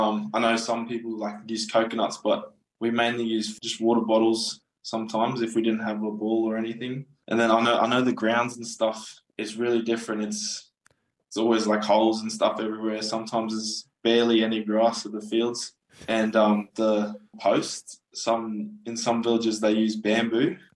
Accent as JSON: {"language": "English", "town": "Busama", "region": "Morobe", "country": "Papua New Guinea", "tie": "born or raised there", "also_born_or_lived": "Port Moresby", "said": "mainly in Morobe, in a village in Busama. But that's where my mum's originally from, and I grew up kind of around there, but I was born in Port Moresby."}